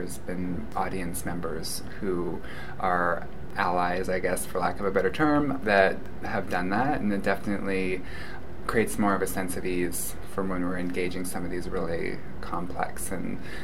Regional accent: Golden, British Columbia, Canada; I still recognize that I was raised in Golden, British Columbia, which is the eastern part of Tsikwakam Kulu, but I am Tkamloops Te Tsikwakam from Kamloops, British Columbia, which is so-called BC.

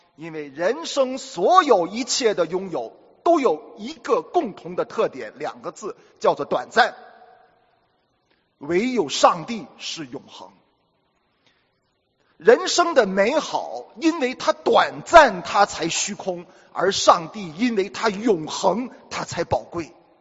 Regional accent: Shandong, China; 我是从小是我奶奶把我带大的，你知道我们山东人睡那个大土炕、大火炕啊，我是从小跟我奶奶睡大炕长大的。

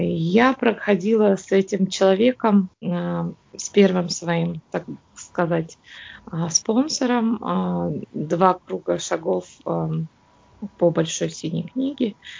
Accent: Kemerovo Oblast, Russia; я с Кузбасса.

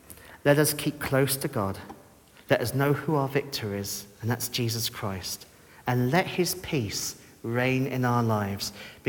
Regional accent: Canterbury, South East England, United Kingdom; born there; No, I'm English. I am, it doesn't matter if I want to be French, I'm not. I'm English, born in Canterbury, to English parents.

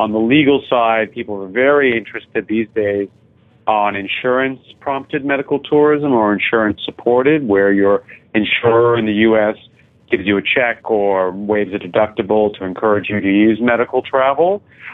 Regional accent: Canada; I'm originally from Canada.

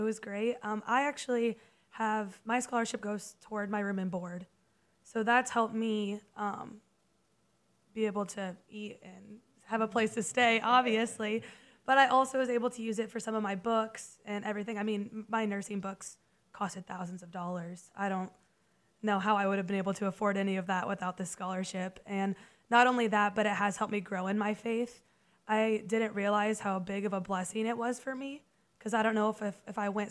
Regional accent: Cherokee, Iowa, United States; And I'm from Cherokee, Iowa, which is about an hour from here

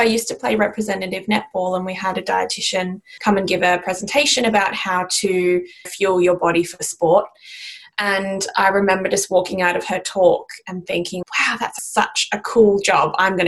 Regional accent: Australia; now in London, United Kingdom; You can probably tell by the accent that I'm from Australia. So I've been living in the UK for just over 2 years now, working in London.

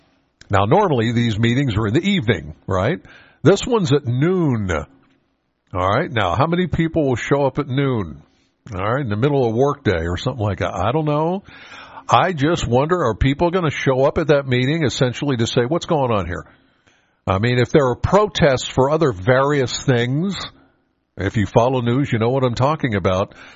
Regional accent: Penns Valley, Pennsylvania, United States; Okay, I'm not a borough resident. I'm from Penns Valley.

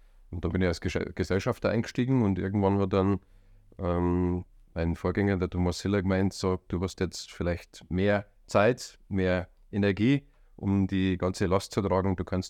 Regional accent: Munich, Bavaria, Germany; Kann man ja sagen als Münchner, dass ich halt kein Blauer, sondern bin ein Roter.

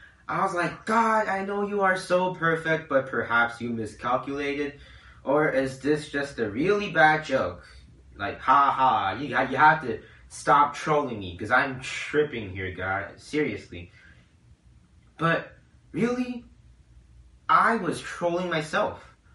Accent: Taipei, Taiwan; I'm from Taipei, Taiwan.

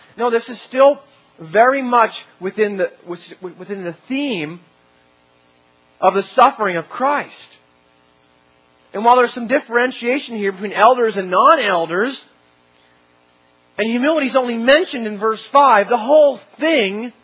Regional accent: New Jersey, United States; And I was from New Jersey. We speak fast.

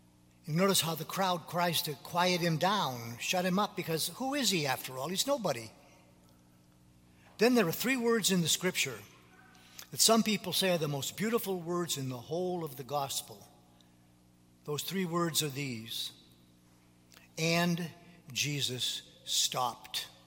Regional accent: Jaffrey, New Hampshire, United States; born there; When I was born over in Jaffrey in 1942, it hurts just to say that date, by the way.

